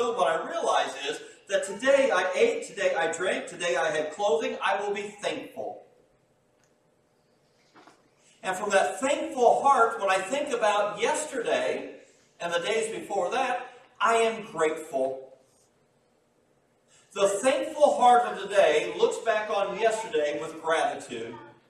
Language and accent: English; West Lafayette, Indiana, United States; I grew up outside of West Lafayette, thusly my Purdue affiliation and everything, and I went there. I spent my 5 years there, married a woman from there.